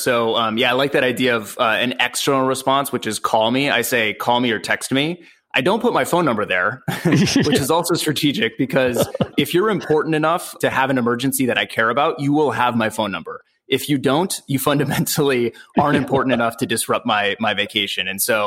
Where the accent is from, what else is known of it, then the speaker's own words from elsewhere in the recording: San Diego, California, United States; So I'm from San Diego, California, but I hate surfing.